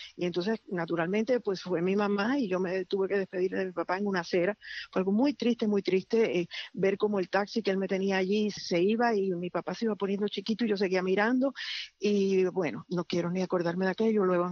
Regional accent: Cuba; sabíamos que representábamos a Cuba. Y también nosotros nunca pensamos que nos íbamos a quedar aquí, sino que la cosa era que íbamos a regresar a Cuba

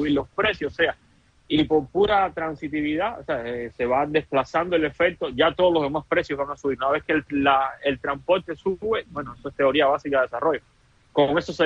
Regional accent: Cuba; Bueno, como economista y como cubano lo que veo es lo mismo, ¿no?

